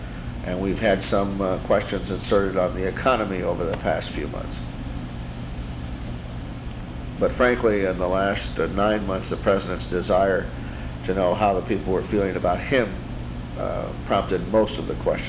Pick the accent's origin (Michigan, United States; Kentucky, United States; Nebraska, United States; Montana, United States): Michigan, United States; Monroe; Monroe, Michigan. My parents still live there.